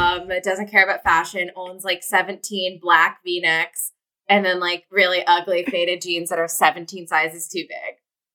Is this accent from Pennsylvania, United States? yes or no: yes; Philadelphia, Pennsylvania, United States; Okay, I'm from Philly, so let's say they started off at like an Auntie Anne's.